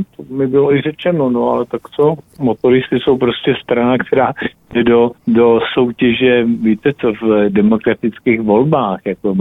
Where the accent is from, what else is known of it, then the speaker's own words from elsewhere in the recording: Moravský Písek, South Moravian Region, Czechia; also born or lived in Kyjov; Tam jsem se narodil, ale já jsem ještě z menší vsi, která je tam kousek, kterou nikdo nezná, jmenuje se Moravský Písek, tam není víno, není to vinařská oblast, ale je tam Slivovica